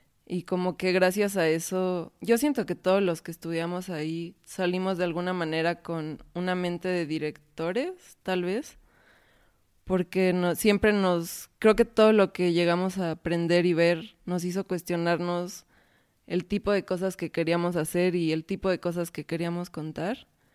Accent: Pachuca, Hidalgo, Mexico; yo soy de Pachuca, donde tampoco hay como mucha influencia artística por ahí.

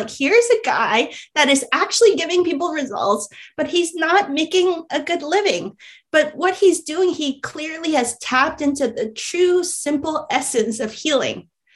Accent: Hong Kong; I grew up in Hong Kong

